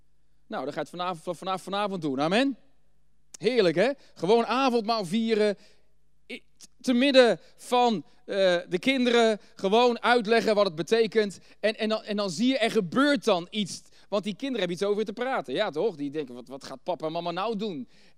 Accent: Netherlands; Want ja, ik ben een Nederlander en ik geloof niet in Allah, want ik geloof in de profeet Isa

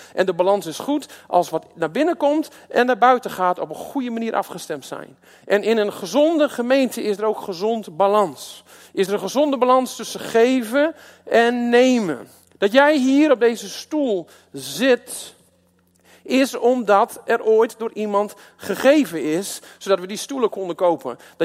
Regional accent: Loppersum, Groningen, Netherlands; ik ben een lobster, dus overal waar ik in dit land spreek, vertel ik ook, ik kom uit Loppersum.

